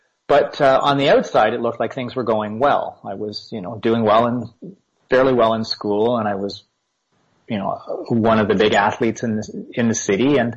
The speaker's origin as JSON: {"language": "English", "town": "Toronto", "region": "Ontario", "country": "Canada", "tie": "born or raised there", "said": "I grew up in Toronto, and I'm the youngest of five kids."}